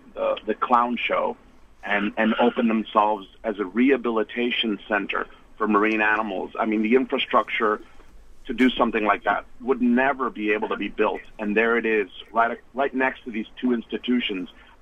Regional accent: Miami, Florida, United States; I grew up here in Miami, and I have very fond memories of this aquarium.

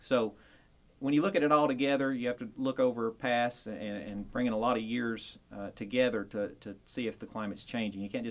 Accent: Tennessee, United States; I'm from East Tennessee, and I grew up in East Tennessee.

